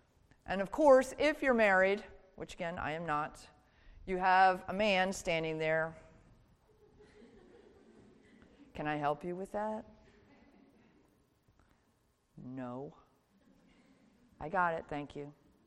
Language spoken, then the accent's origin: English; New Jersey, United States; I grew up in South Jersey, so sorry.